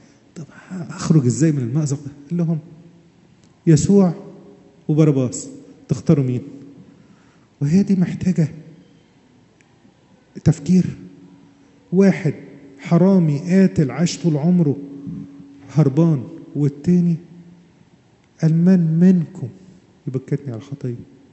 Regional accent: Egypt; ولا زي عندنا في مصر دول بتوع ربنا

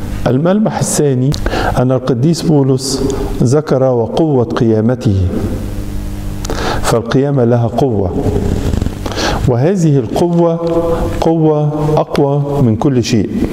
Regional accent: Egypt; عن حدودنا في بلادنا مصر

